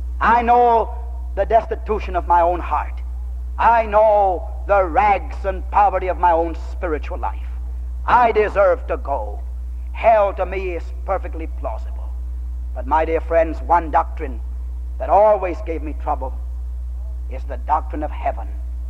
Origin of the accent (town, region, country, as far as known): San Antonio, Texas, United States; born or raised there